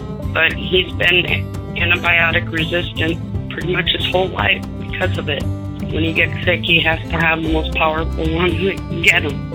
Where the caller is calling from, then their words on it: Lima, Ohio, United States; I'm calling from Lima, Ohio.